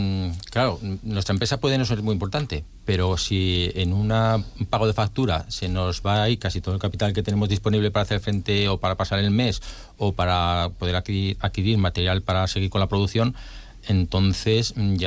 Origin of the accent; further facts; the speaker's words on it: Spain; A nosotros que somos españoles pensamos que somos el país de la picaresca